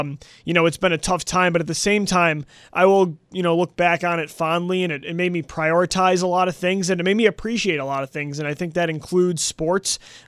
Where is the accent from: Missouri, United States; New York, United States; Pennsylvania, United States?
New York, United States; why I became an Eagles fan in the first place as a 7-year-old kid growing up in Western New York.